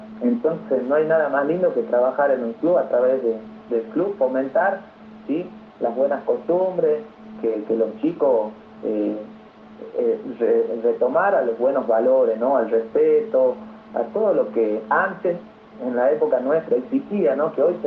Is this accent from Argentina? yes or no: yes; Vespucio, Salta, Argentina; born there; also born or lived in Tartagal; yo vengo de una familia bien pobre, que antes vivíamos acá en Tartagal, yo nací en Vespucio, mi padre trabajaba acá en YPF